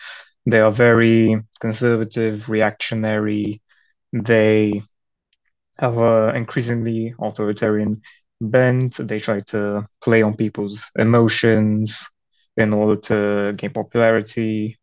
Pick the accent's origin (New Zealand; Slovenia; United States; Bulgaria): Bulgaria; also born or lived in United Kingdom; I'm from Bulgaria originally, and I graduated a bachelor's in international relations in the UK. After which I came back to Bulgaria to work as a consultant in the international cooperation sector.